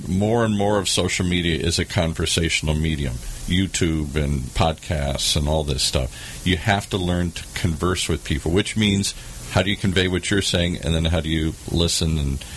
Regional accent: Ireland; You know what's funny about being Irish, though? I grew up listening to talkers.

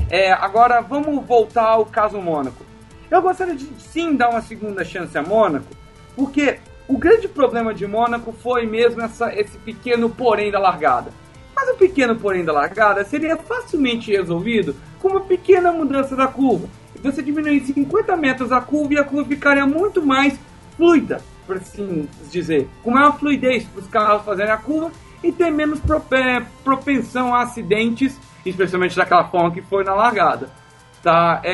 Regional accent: Rio de Janeiro, Brazil; fiquei triste do Rio não tá, nem por ser minha terra, quem não sabe, eu sou carioca

